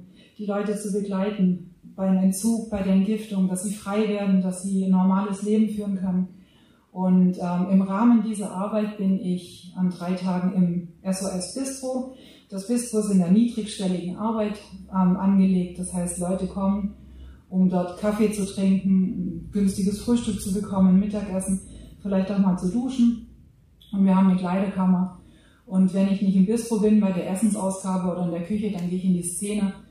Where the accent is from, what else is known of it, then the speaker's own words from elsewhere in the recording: Baden-Württemberg, Germany; born there; Ich bin 1979 in der Nähe von Stuttgart geboren, bin jetzt also 44 Jahre alt.